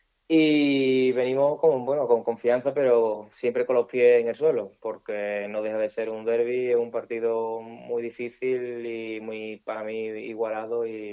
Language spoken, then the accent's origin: Spanish; Écija, Andalusia, Spain; yo este derbi nunca lo he jugado porque soy de fuera, vengo de Écija